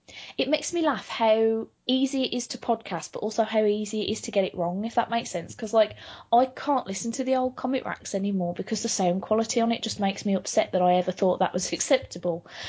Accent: United Kingdom; I'm crazy British. I'm not very good at bigging myself up. I'm very stereotypically Brit in that sense

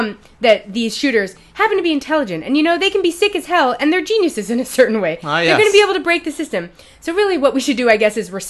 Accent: New York City, New York, United States; I've never held a gun. I grew up in New York City. I've never held a gun in my life.

